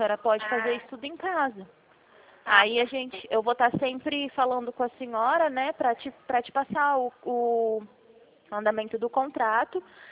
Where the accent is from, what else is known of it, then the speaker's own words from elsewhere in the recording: Presidente Prudente, São Paulo, Brazil; Eu sou de Presidente Prudente.